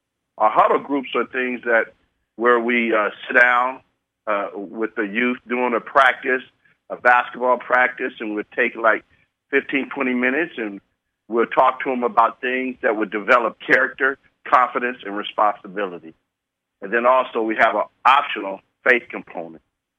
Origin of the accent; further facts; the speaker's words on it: Sacramento, California, United States; Well, as a young person growing up, I was in Del Paso Heights, and then I grew up in the South area.